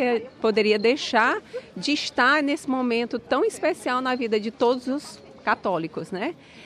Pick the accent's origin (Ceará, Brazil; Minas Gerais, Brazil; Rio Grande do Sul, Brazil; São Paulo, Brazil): Ceará, Brazil; Fortaleza; Sou de Fortaleza, Ceará, no Brasil.